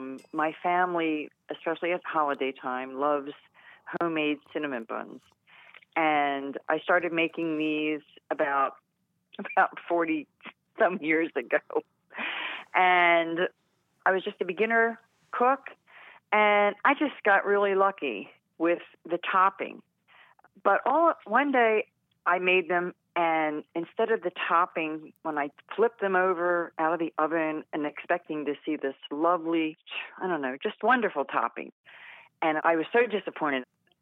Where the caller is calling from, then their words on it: The Villages, Florida, United States; Right now, I'm calling from the Villages, Florida.